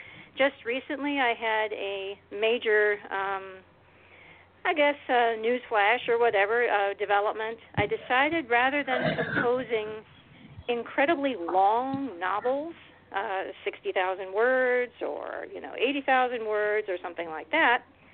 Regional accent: Ohio, United States; My family lived just to the east of Columbus. I was born in Columbus, Ohio, and then we migrated out to a little farm out there.

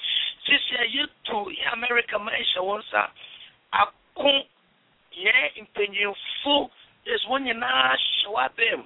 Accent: Ghana; I'm from Ghana in West Africa, and I'm going to pray in one of my local dialects. And that is the Fante language. It's a Fante dialect.

